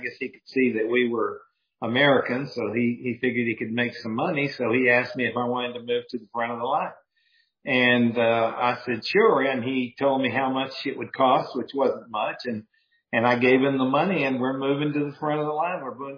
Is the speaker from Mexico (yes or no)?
yes; Mexico; now in United States; I was raised in Mexico, and if you want to get anything done, you got to pay extra money.